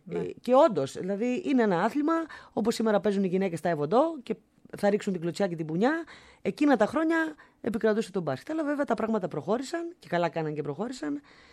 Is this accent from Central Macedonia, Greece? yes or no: no; Larissa, Thessaly, Greece; Γεννήθηκα στη Λάρισα, εκεί μεγάλωσα